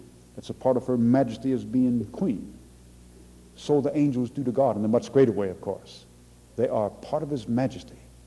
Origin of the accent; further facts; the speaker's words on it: Canada; also born or lived in England; now in United States; I was born and raised in Canada, lived for several years in England, although I went to school mostly here in the States.